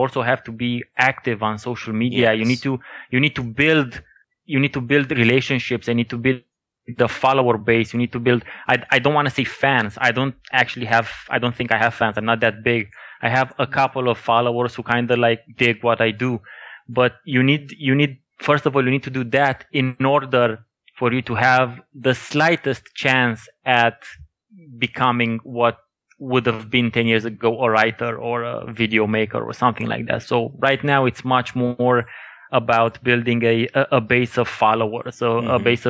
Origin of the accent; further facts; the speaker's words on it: Romania; English is a second language; now in Denmark; I'm originally from Romania. I live now in Denmark, so I moved from East to West.